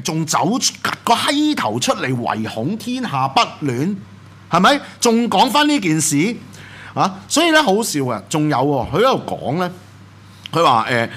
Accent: Hong Kong; 是不是我們香港人絕對沒辦法

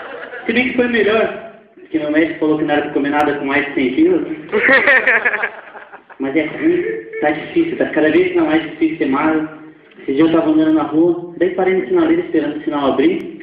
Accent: Curitiba, Paraná, Brazil; E eu sou curitibano, né?

